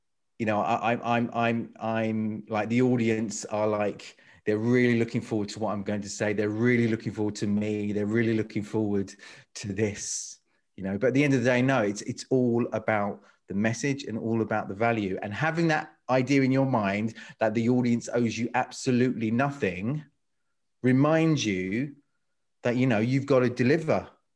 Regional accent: Watford, East of England, United Kingdom; born there; moved away as an adult; my father's from a Londoner. My mother was French Maltese, and I was born in Watford.

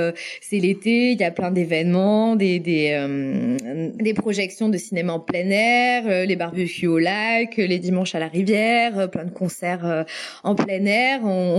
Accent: France; Alors déjà, je viens de la vallée des Côtes-du-Rhône. Ouais. Forcément, en tant que native de là, je connais.

